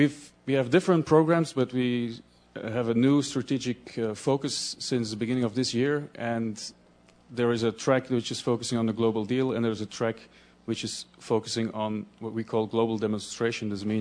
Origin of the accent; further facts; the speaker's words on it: Belgium; first language Dutch; English is a second language; It's my working language. It's not my mother tongue, by the way. My mother tongue is Dutch, which is the language spoken in half of Belgium, this very tiny country in the middle of Europe.